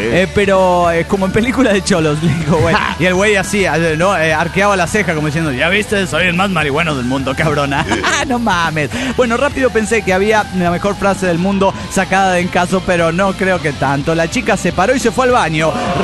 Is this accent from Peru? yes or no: no; Querétaro, Mexico; de Querétaro.